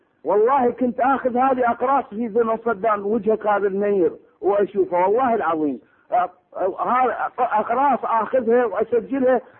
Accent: Basra, Basra Governorate, Iraq; أنا من البصرة أنا مختلط يعني أمي من طائفة وأبي من طائفة أخرى

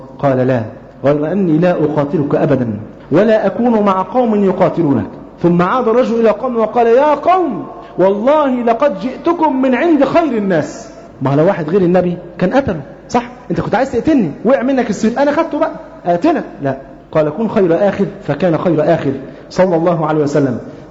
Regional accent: Upper Egypt, Egypt; المفروض التقديرات اللي عندكم هنا في القاهرة تبقى غير التقديرات اللي عندنا في الصعيد.

